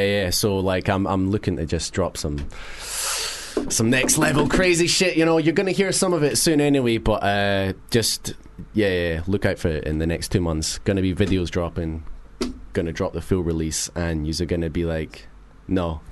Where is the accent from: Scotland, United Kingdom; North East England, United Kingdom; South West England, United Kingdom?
Scotland, United Kingdom; I'm Scottish, I'll talk pish.